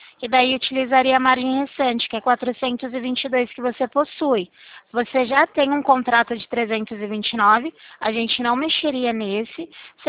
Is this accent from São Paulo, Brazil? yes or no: yes; Limeira, São Paulo, Brazil; Eu sou aqui de Limeira.